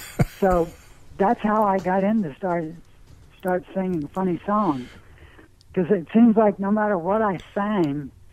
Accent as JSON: {"language": "English", "region": "Kentucky", "country": "United States", "said": "And even though I'm from Kentucky, I didn't know about"}